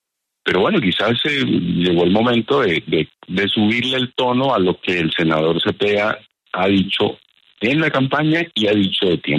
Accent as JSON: {"language": "Spanish", "region": "Putumayo", "country": "Colombia", "tie": "born or raised there", "said": "Pues justamente estoy en el Putumayo, Julio. Estoy atendiendo esta llamada desde mi tierra. Llegué ayer."}